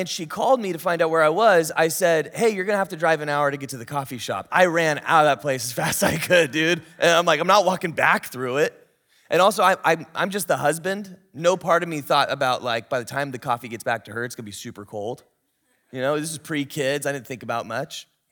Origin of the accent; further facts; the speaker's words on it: Oregon, United States; And I'm from Oregon, so I think, you know, Oregon rules are as long as you're in the water, you're not on someone's private property.